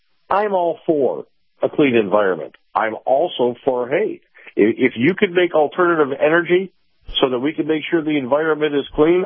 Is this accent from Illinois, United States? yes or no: yes; Chicago, Illinois, United States; You know, I grew up in Chicago.